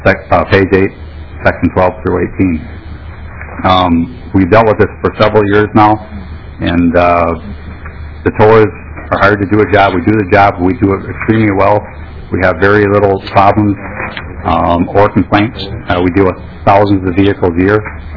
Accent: Redmond, Minnesota, United States; I'm from Redmond, Minnesota. I own and operate Seaworks Garage and Towing.

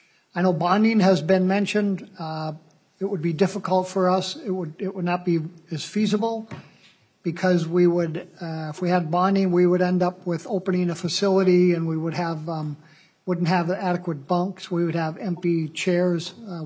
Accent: International Falls, Minnesota, United States; born there; I was born in International Falls and spend most of my summers there

